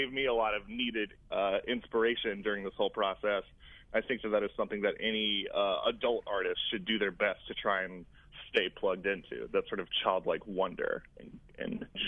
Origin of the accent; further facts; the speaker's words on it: South Carolina, United States; So I am from South Carolina originally. I went to school at the University of South Carolina for my undergraduate degree.